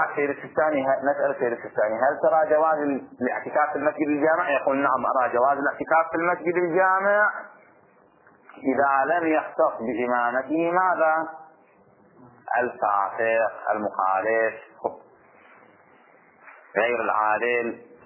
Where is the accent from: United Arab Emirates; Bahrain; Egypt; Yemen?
Bahrain; خب مثل الآن عندنا في البحرين